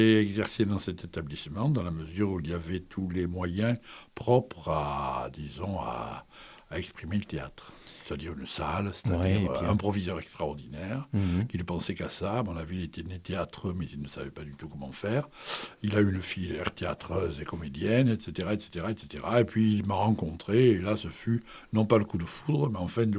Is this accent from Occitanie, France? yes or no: yes; Montpellier, Occitanie, France; je suis descendu chez moi, à Montpellier, au 14 boulevard Louis Blanc, où j'étais né.